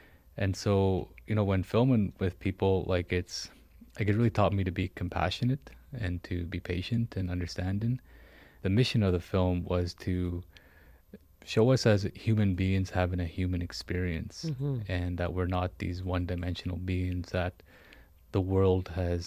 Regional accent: Siksika Nation, Alberta, Canada; Yeah, I grew up in Siksika Nation. It's the second largest reserve in Canada. You know, it's on the prairies and it's very rural

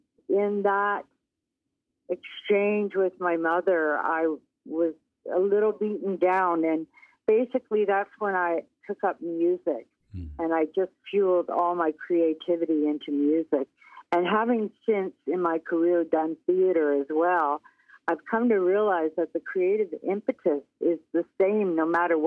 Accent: Windsor, Ontario, Canada; And I grew up in Windsor, Ontario, of all places.

